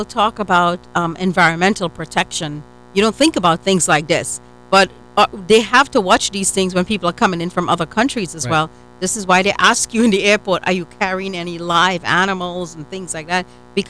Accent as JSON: {"language": "English", "country": "Trinidad & Tobago", "said": "I mean, I'm from Trinidad, right?"}